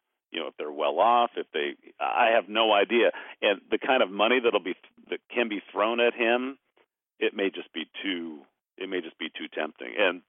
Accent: United States; I know he's American. I'm American, so I have a little affinity for him there.

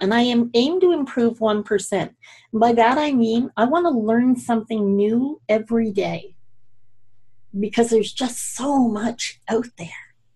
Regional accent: Scotland, United Kingdom; now in Canada; So I'm also Scottish, and we tend to name our homes. My family back in Scotland, a lot of them live in homes that don't really have addresses.

